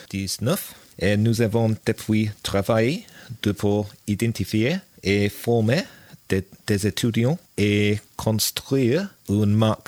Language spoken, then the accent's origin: French; London, United Kingdom; French is a second language; now in France; je viens de Londres et je vis maintenant avec ma copine Laura dans une commune près de Fresnay. J'ai 39 ans